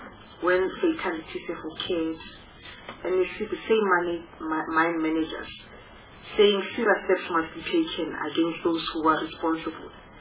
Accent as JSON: {"language": "English", "region": "North West", "country": "South Africa", "said": "I come from the Northwest Province"}